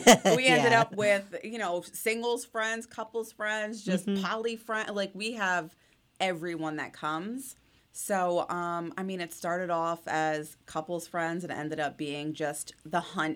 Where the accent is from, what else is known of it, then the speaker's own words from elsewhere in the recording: Allentown, Pennsylvania, United States; I was actually born and raised in Lehigh Valley.